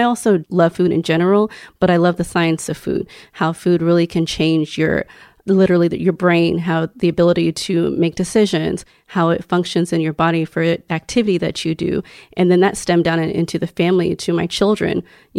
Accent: Houston, Texas, United States; because we're both actually from the South. I grew up in Houston. And so I have a lot of experiences with Southern food.

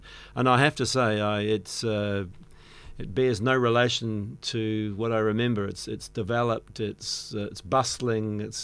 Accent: New Zealand; I grew up in New Zealand. I've worked overseas for 20 years in various countries around the world

